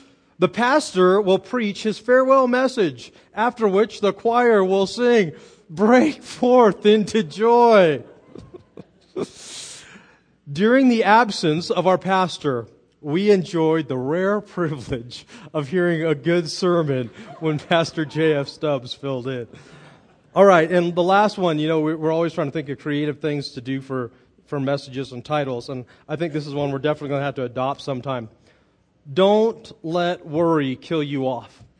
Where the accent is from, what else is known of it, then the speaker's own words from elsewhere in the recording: Monterey, California, United States; I'm from Monterey, and I don't like seagulls